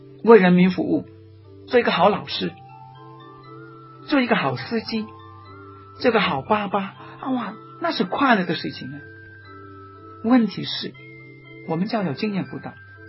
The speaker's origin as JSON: {"language": "Chinese", "country": "Hong Kong", "said": "就像我们香港人有时候，哎呀啊，假期怎么样？"}